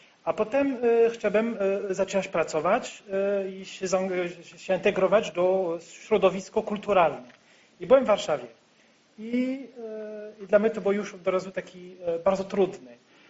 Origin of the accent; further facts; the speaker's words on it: France; Polish is a second language; now in Poland; ja jestem z Francji i mieszkałem w duże miasta. Małe miasta, ale duże miasta, jak Lyon, to jest metropolitan.